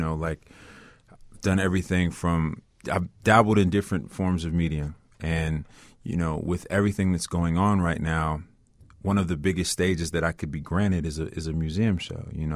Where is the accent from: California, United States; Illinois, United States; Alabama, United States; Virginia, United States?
Illinois, United States; Chicago; I grew up on the South Side of Chicago.